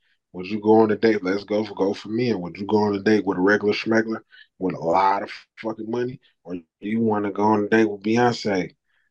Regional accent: Detroit, Michigan, United States; I'm from Detroit. We from Detroit, bro.

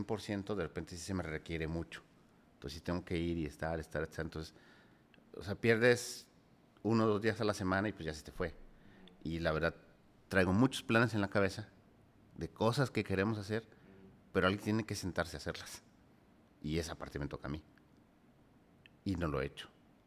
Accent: Guanajuato, Mexico; Soy de Guanajuato, güey.

